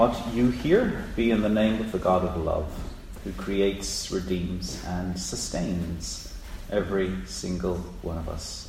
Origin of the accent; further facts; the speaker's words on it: Ireland; As I say, I'm from Ireland, we know about these things.